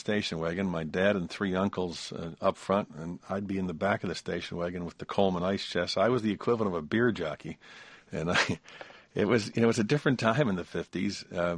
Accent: Ireland; So my life was very much intertwined with being Irish, being Catholic, John Kennedy being elected president

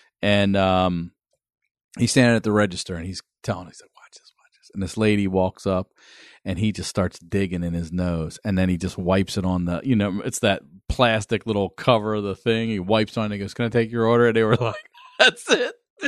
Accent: Maryland, United States; I'm from, as you call it, trash, but I'm from Maryland.

